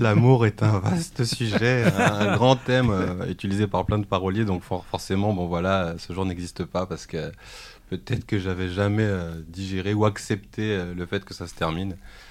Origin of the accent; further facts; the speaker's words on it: Crépy-en-Valois, Hauts-de-France, France; also born or lived in Paris suburbs; j'ai 39 ans. Donc, je suis de Crépy-en-Valois. Donc, Crépy-en-Valois, c'est une grande histoire d'amour aussi parce que ça fait 25 ans que j'y suis. En collège, j'ai fait mes classes ici, quoi.